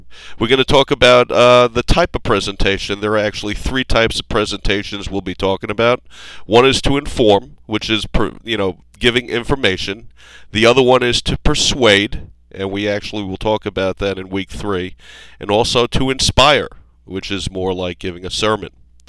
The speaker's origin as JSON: {"language": "English", "town": "New York City", "region": "New York", "country": "United States", "said": "Just a little bit about my background is I'm actually from New York City, graduated college in 1974 in the Ice Age"}